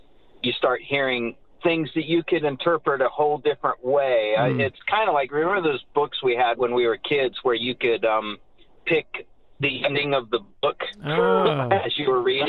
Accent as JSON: {"language": "English", "region": "Ohio", "country": "United States", "tie": "born or raised there", "said": "Okay, well, I was born just outside of Columbus, Ohio, in a place called Circleville, Ohio. You know, I lived there until I was about five, and then we moved out to the country in rural Ohio, and then back in to the suburbs in high school age."}